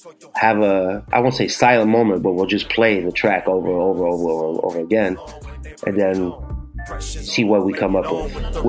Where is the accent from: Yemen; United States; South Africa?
United States; New York; And then, you know, I grew up in New York, 13, 14, in 84, 85